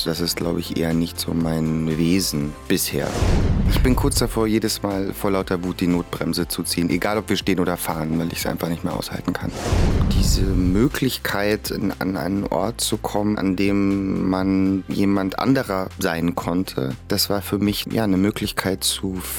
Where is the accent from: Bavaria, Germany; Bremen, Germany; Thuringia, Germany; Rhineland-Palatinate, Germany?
Thuringia, Germany; now in Düsseldorf, Germany; Ich bin ja aus Ostdeutschland sozusagen in Thüringen geboren, aufgewachsen und so und habe in Dresden Theater gespielt, in Berlin studiert